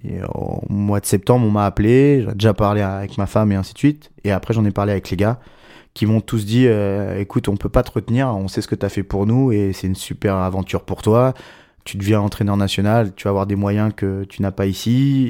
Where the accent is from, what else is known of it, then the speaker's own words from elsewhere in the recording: Centre-Val de Loire, France; Alors non, moi j'étais du Loiret, d'une petite commune du Loiret.